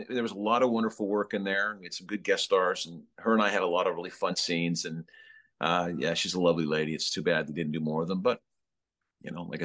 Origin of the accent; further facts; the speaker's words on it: Calgary, Alberta, Canada; I'm originally from Calgary, Alberta. I'm Canadian, so I know cold